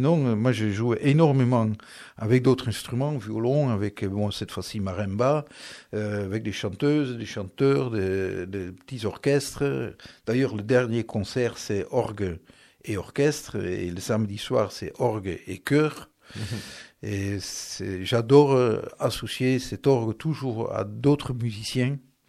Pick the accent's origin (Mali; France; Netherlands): Netherlands; Je suis né aux Pays-Bas